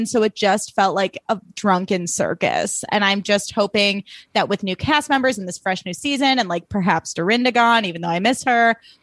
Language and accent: English; Highland Park, Illinois, United States; because I grew up in Highland Park, Illinois, where there were a lot of snobby Jewish moms who made me feel bad about myself.